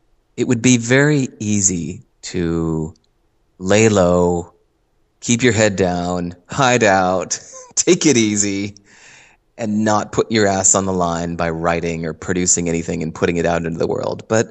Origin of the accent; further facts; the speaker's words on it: Hinsdale, Illinois, United States; I grew up in Hinsdale, Illinois.